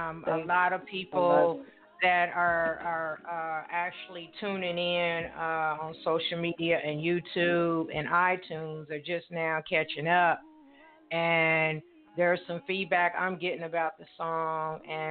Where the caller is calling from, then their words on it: Evansville, Indiana, United States; It's cold down here in Evansville, Indiana, where I'm calling from.